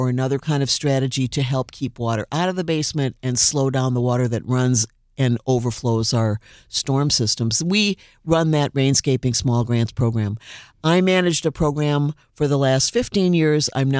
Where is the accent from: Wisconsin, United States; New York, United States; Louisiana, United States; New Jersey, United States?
Wisconsin, United States; Milwaukee; When I was a little kid, I grew up in Milwaukee